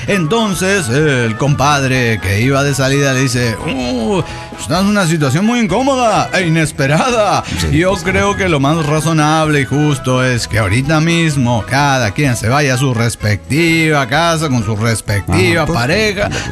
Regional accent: Avellaneda, Santa Fe, Argentina; Soy el arcángel de Avellaneda, Santa Fe, Argentina.

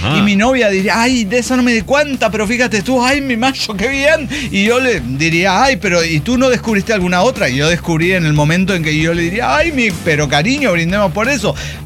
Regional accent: Guadalajara, Jalisco, Mexico; de Guadalajara, Jalisco, México, ya para presentarse, básicamente.

